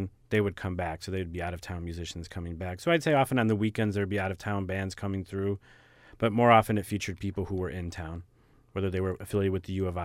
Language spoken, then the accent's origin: English; Illinois, United States; I grew up in the Chicago area, and I got to see a lot of stuff for free.